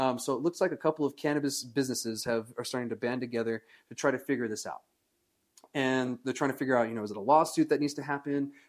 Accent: Alamogordo, New Mexico, United States; I grew up in Alamogordo.

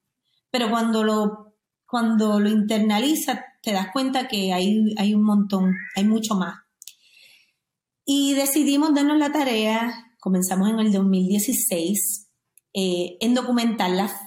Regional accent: Orocovis, Puerto Rico; moved away as an adult; Soy del pueblo de Orocovis, original. Me crié allí hasta los 18 años, hasta que me gradué de mi high school.

